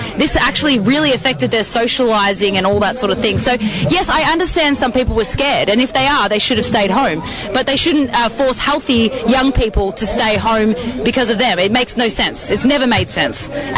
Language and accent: English; Australia; I'm from Australia.